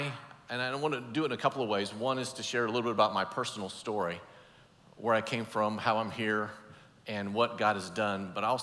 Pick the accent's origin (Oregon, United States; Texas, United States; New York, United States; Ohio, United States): Oregon, United States; I grew up in Oregon, northeastern Oregon. If you've ever been out there, it's super isolated, middle of nowhere. My county that I grew up in is larger than some states in the United States, but it only has like 28,000 people.